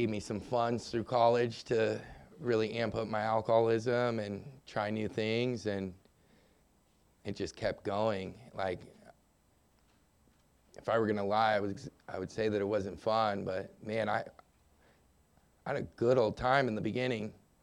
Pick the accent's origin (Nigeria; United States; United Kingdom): United States; San Diego, California; I grew up here in San Diego. I'm the oldest of four boys.